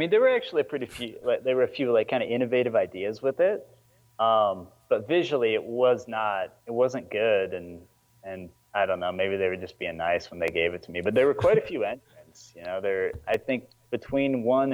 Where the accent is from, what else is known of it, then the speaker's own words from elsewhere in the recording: Minnesota, United States; I'm from Minnesota.